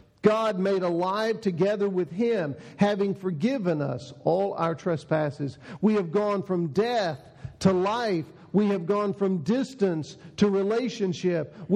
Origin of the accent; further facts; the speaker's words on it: Texas, United States; I didn't have any because I was growing up in Texas in those days